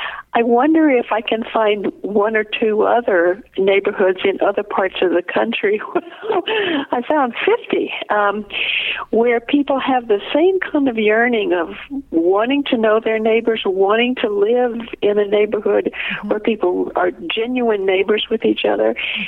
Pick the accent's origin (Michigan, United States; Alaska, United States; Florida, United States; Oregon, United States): Oregon, United States; Portland; I was invited to a soup night in my hometown of Portland, Oregon.